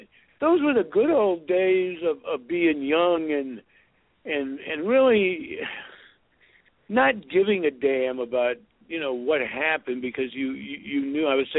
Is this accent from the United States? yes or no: yes; Pittsburgh, Pennsylvania, United States; And I grew up in Pittsburgh watching TV. He became my hero, and I wanted to be a wrestler when I was a kid.